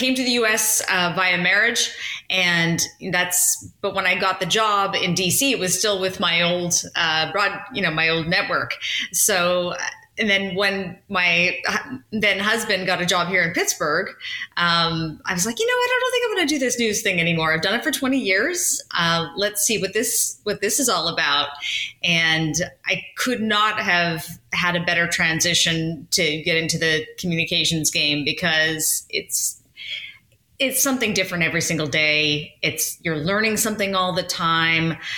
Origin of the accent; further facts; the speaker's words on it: Vancouver, British Columbia, Canada; I started in Canada. I'm Canadian. I started in Vancouver, BC, first of all. Went to journalism school out there